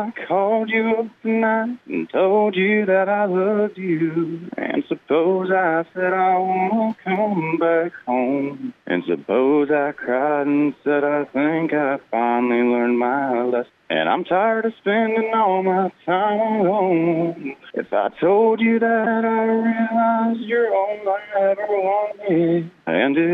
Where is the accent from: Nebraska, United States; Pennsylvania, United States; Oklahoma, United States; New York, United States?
Nebraska, United States; North Platte; also born or lived in Alabama, United States; I was born down south in Alabama, but then moved up at a very young age to North Platte and basically raised ever since, and went to St. Pat's and then went to the high school